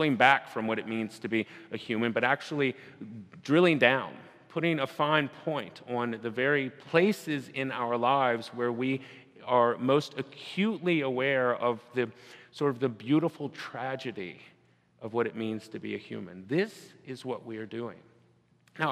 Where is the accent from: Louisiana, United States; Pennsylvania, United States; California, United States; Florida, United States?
Louisiana, United States; Baton Rouge; I grew up in Baton Rouge, as we said, as you know, and people gave up all sorts of things after Mardi Gras.